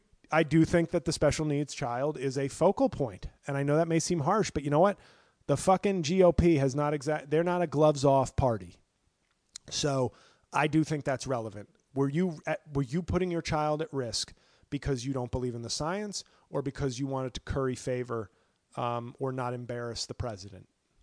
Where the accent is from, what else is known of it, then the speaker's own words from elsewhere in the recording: New York, United States; I've always said I'm a born and bred New Yorker, but you know what? I think I am I'm probably a Midwesterner at heart.